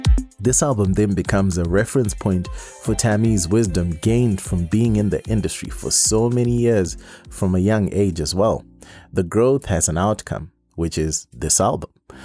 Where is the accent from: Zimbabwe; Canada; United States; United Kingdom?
Zimbabwe; I'm taking it back to my home country, Zimbabwe, and you don't want to miss this one.